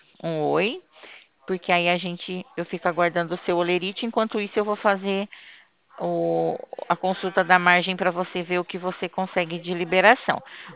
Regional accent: São Paulo, Brazil; O meu DDD, ele é 16, porque eu sou do estado de São Paulo

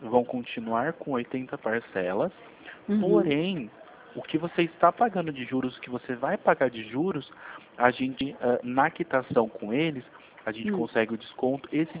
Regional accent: São Paulo, Brazil; eu sou de São Paulo. Eu estou falando de São Paulo como consultor financeiro.

